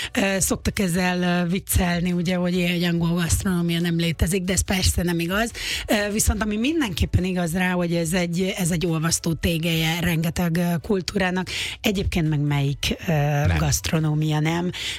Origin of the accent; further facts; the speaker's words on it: Hungary; moved away as an adult; Magyar vagyok, és az is maradtam.